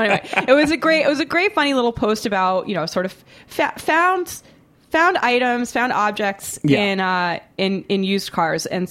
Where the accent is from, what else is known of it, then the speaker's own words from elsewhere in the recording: Boston, Massachusetts, United States; I'm from Boston.